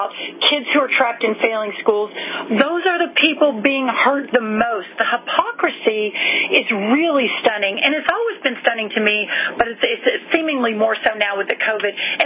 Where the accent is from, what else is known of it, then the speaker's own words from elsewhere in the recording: Texas, United States; And, you know, again, I'm from Texas, and in Texas, my kids have been back in school since August.